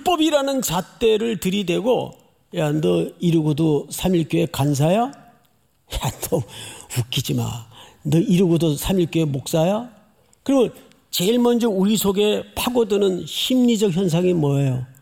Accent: Daegu, South Korea; 저는 대구에서 어린 시절을 보냈는데

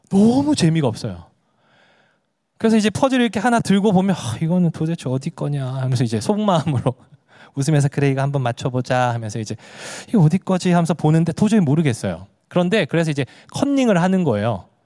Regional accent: Busan, South Korea; now in Seoul, South Korea; 보내주신 분이 대구 분이었고 저는 부산 사람이거든요.

